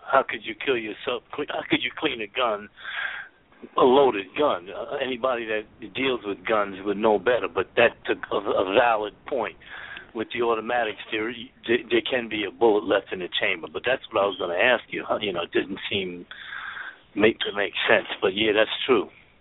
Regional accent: New York, United States; born there; But I know I'm a diehard Yankee, you know. What can I say? I was born in New York and that's what molded me.

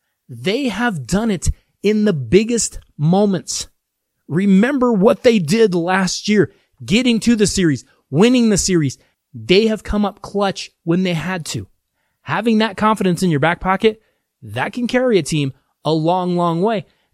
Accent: Colorado, United States; I got to give a pretender to my hometown team, the Colorado Rockies.

